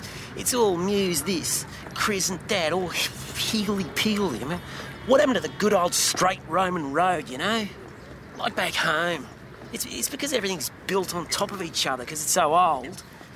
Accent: Australia; I'm Australian.

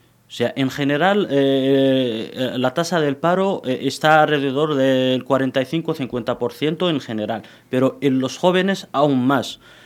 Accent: Imzouren, Tanger-Tetouan-Al Hoceima, Morocco; desde mi ciudad natal, que es Imzuren, que está a 18 kilómetros de Alhucemas

